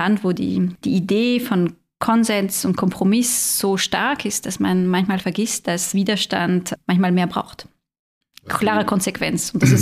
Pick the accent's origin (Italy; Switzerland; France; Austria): France; German is a second language; dass Österreich im Laufe meines Germanistikstudiums in Frankreich quasi nicht besprochen wurde